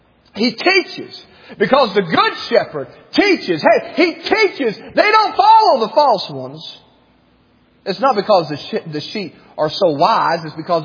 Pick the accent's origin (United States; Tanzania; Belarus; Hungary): United States; Cleveland, Tennessee; I'm from Cleveland, Tennessee. It's the Church of God headquarters, man.